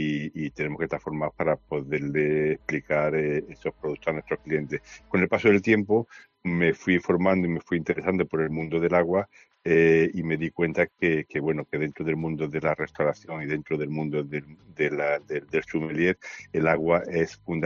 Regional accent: Puebla de los Infantes, Andalusia, Spain; En mi pueblo, Puebla de los Infantes, un pueblo de la provincia de Sevilla, en la Sierra Norte, un pueblo de secano, pero con mucha aguas y mucha cultura de agua.

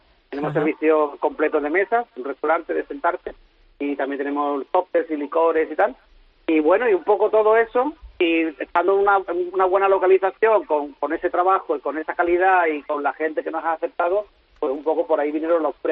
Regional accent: Spain; Si nosotros somos españoles, vamos a hacer, lo ideal sería hacer comida española o lo normal.

